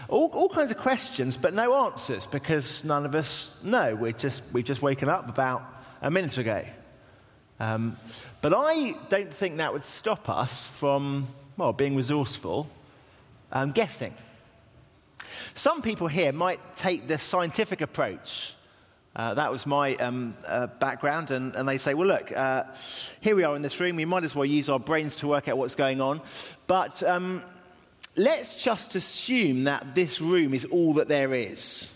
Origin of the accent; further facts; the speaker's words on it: Cambridge, East of England, United Kingdom; now in London, United Kingdom; Well, I'm from Cambridge. I live in East London